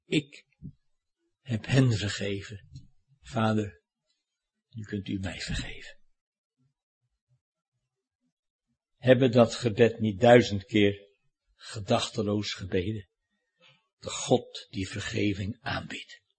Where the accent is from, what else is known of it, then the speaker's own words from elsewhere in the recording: Sint Pancras, North Holland, Netherlands; Ik kom uit Sint Pancras en boven Alkmaar, hè, donker in Holland. En daar ben ik ook op de lagere school geweest.